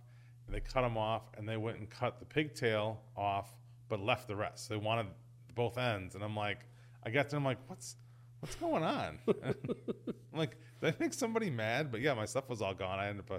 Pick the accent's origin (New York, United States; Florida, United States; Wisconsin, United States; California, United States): Wisconsin, United States; And I grew up fishing on the Winnebago system, so I mean I've seen a bunch of 30s, but that's 25 years ago, that's 30 years ago